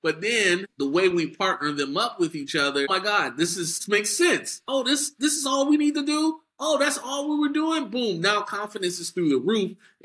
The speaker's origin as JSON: {"language": "English", "town": "Liberty City", "region": "Florida", "country": "United States", "tie": "born or raised there", "said": "I'm born and raised in Liberty City, Florida. So I got to shout out my hood."}